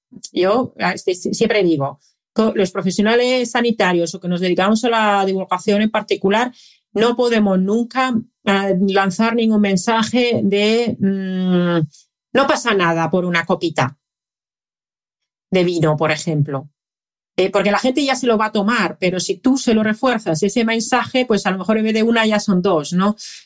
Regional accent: Finland; Spanish is a second language; Esto se ha estudiado bastante con jugadores, por ejemplo, en mi país, en Finlandia, con jugadores de hockey.

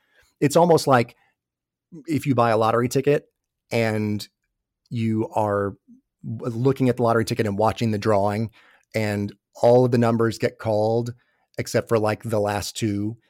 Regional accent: Atlanta, Georgia, United States; also born or lived in New York; I had been in New York for like 10 years. I grew up in the Atlanta area. My family's all here.

